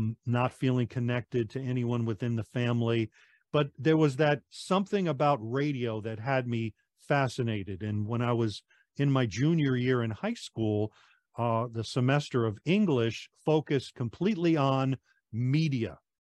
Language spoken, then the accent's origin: English; New York, United States; When I was a kid, I was a shy little pimply kid growing up on Long Island, New York.